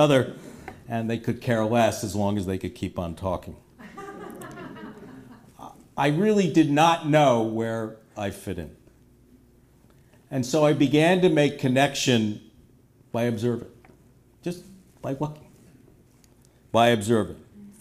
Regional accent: New York City, New York, United States; I grew up in New York City in the 1960s, and if there was ever a place that lent itself to observation, it was New York.

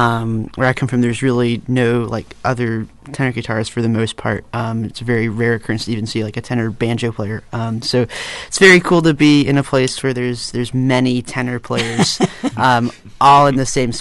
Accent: Bowling Green, Ohio, United States; I'm from Bowling Green, Ohio.

